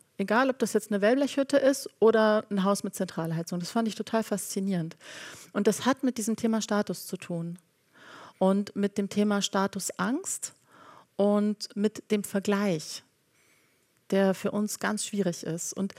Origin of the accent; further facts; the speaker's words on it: Bali, Indonesia; also born or lived in Germany; Und ich bin nicht nur auf Bali aufgewachsen, sondern auch in Deutschland.